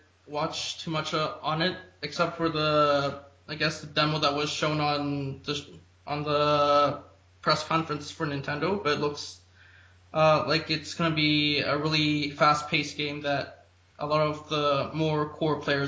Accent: Toronto, Ontario, Canada; I'm from Toronto, Canada.

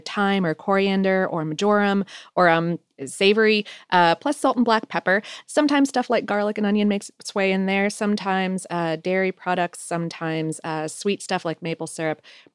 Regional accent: Ohio, United States; born there; also born or lived in Pennsylvania

